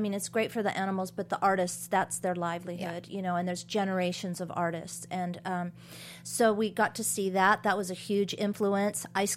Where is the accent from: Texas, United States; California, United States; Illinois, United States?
California, United States; Atascadero; So, but I was raised in Atascadero